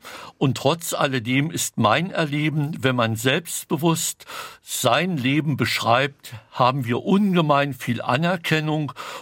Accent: East Germany, Germany; Ostdeutsch bedeutet, ich komme aus der DDR-Geschichte heraus und bin heute, 35 Jahre danach, Teil der Bundesrepublik

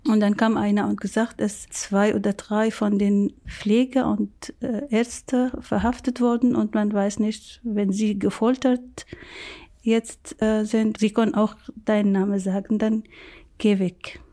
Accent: Syria; German is a second language; ich komme aus Syrien und ich bin Ärztin und ich war Gynäkologin in meinem Heimat.

